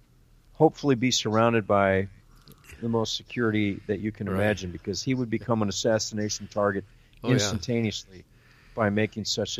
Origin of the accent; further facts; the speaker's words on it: Midwest, United States; I grew up in the Midwest, and my parents had money, and we belonged to a private country club.